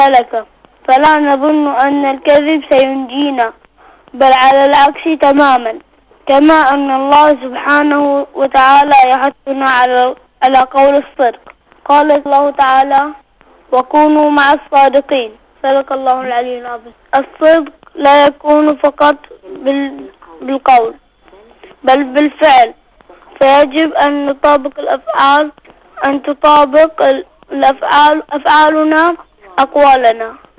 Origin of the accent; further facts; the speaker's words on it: Bahrain; من البحرين